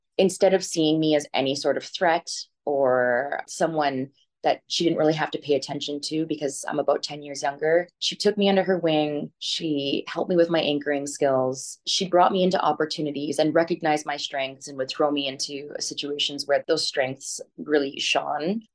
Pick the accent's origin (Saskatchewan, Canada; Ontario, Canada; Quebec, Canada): Saskatchewan, Canada; growing up in Saskatchewan and not just in the news world, but being the only Black person in almost my entire high school.